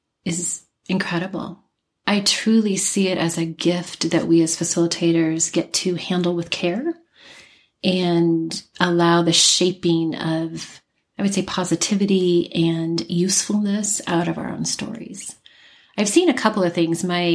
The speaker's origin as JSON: {"language": "English", "region": "California", "country": "United States", "tie": "born or raised there", "said": "For me, particularly growing up in California, the ocean is beautiful, but the mountains is where, the way I would say it, is where my soul sings."}